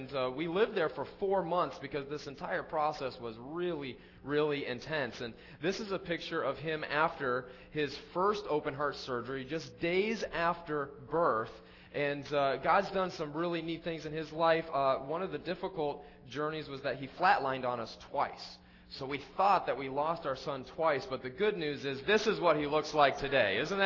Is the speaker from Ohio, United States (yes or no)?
yes; Cleveland, Ohio, United States; Well, I grew up in Cleveland, Ohio, and I want to share with you just a little bit about my story